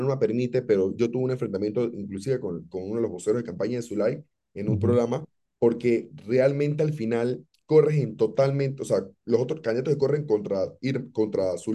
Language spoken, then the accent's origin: Spanish; Panama; Porque si nos indigna como panameños